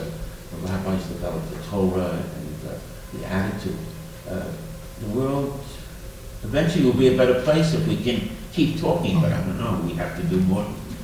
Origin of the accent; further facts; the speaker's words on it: Cold Spring, United States; It seems that I'm also from Cold Spring.